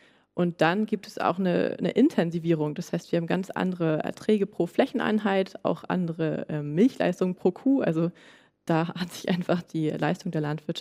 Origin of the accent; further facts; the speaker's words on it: Hamburg, Germany; ich bin am Stadtrand von Hamburg groß geworden, war aber ganz viel auch immer ja, in ländlichen Räumen unterwegs, viel in Schleswig-Holstein, in den Ferien.